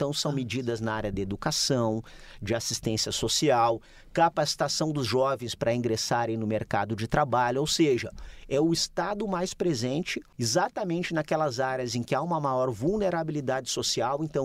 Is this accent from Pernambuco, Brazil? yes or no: no; Rio Grande do Sul, Brazil; Sou gaúcho, delegado da PF, mas fiquei durante a minha carreira 12 anos fora do Estado.